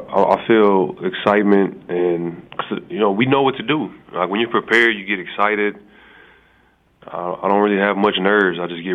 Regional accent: Galveston, Texas, United States; I mean, I'm from Texas, so we should see them and the Texans on TV a lot.

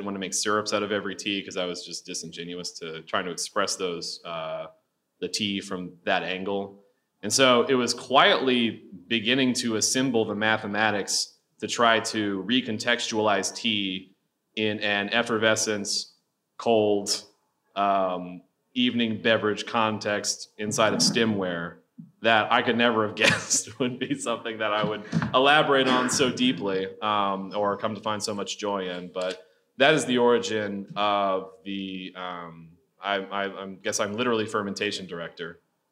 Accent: the South, United States; I'm from the South originally, and my mother particularly is kind of part of a kind of coastal South that absorbs a lot of culture

